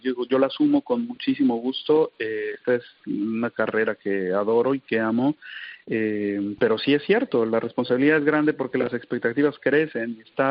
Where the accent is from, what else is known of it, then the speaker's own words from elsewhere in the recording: Mexico; como mexicano, es algo que me llena siempre de muchísima emoción y además de muchísimo orgullo, porque pues es parte de nuestro acervo cultural popular en mi país.